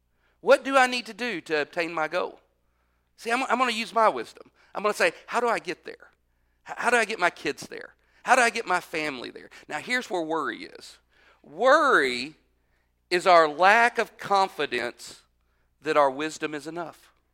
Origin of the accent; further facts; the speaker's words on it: Texas, United States; I'll use that word y'all because I'm from Texas